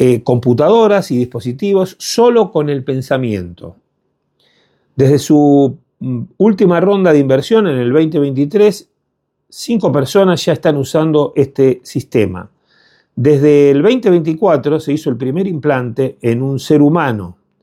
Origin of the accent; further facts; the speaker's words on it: Argentina; como en Argentina, que tenemos una gran universidad pública en Argentina y también privada